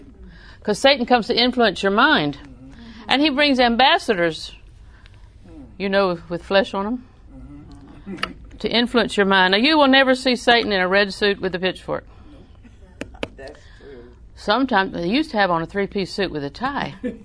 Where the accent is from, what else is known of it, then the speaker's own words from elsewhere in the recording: Auburndale, United States; I was raised in Auburndale, so that's what you get.